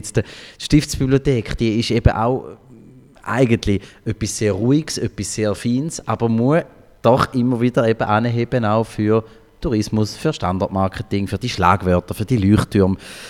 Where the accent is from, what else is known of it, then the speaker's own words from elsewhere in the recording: St. Gallen, Switzerland; Also die Stadtpolitik nehme ich bei uns in St. Gallen manchmal so wahr